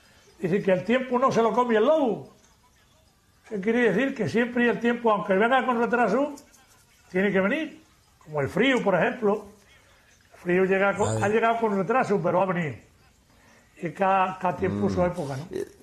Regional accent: Casillas de Coria, Extremadura, Spain; pues por ejemplo en mi pueblo, en Casillas de Coria, pues los quintos se juntaban desde el día 26 de diciembre.

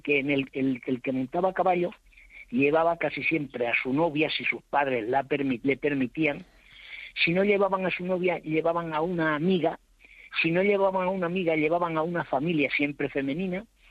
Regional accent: Hinojal, Extremadura, Spain; now in Getafe, Spain; yo soy de Hinojal, nacido.

